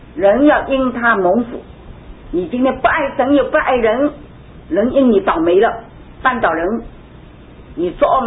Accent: China; moved away as an adult; now in United States; 像我们这样又老又弱，又是跑到美国来，人看我们是大陆的难民， ABC 也不知道，英文也不会讲，电话英文也不会打啊！

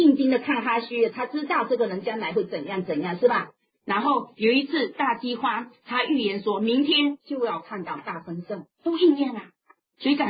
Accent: Hong Kong; 所以真的，我们香港人特别的夸张

